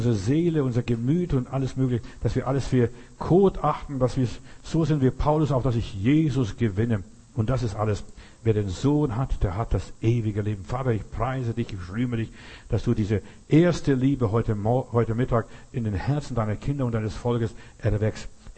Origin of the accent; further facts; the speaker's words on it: Bavaria, Germany; Ich bin in Bayern groß geworden. Wir wohnten eine Weile in Bayern, Niederbayern, im tiefsten Bayern und so weiter.